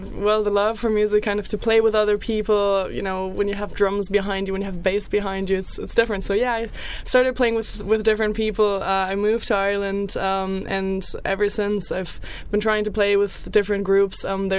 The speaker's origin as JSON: {"language": "English", "country": "Germany", "tie": "born or raised there", "said": "I was born in Germany, and I was lucky enough to be growing up in an eclectic household, music wise."}